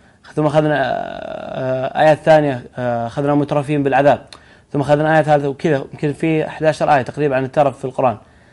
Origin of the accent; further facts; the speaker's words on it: Riyadh, Riyadh Province, Saudi Arabia; لا أنا هنا من الرياض